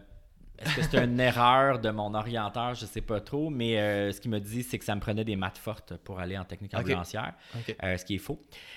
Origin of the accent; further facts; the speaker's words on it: Granby, Quebec, Canada; now in Montreal, Canada; Je viens du coin de Granby.